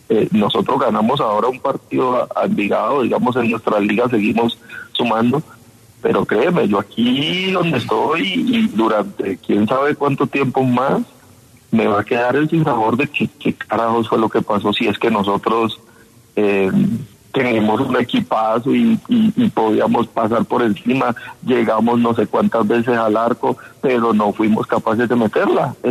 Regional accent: Colombia; nosotros como jugadores colombianos

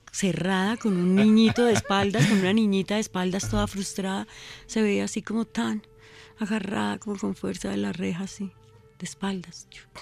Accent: San Martín, Meta, Colombia; me voy a hacer una casita en los llanos, en mi pueblito.

